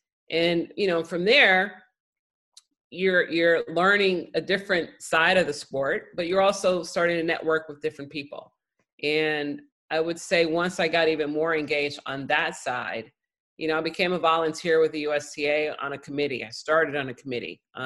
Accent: Chicago, Illinois, United States; And so I grew up in Chicago, and our district is the Chicago District Tennis Association

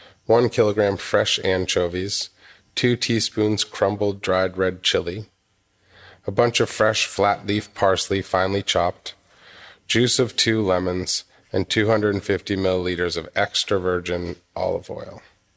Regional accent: Massachusetts, United States; born there; I was born in Massachusetts.

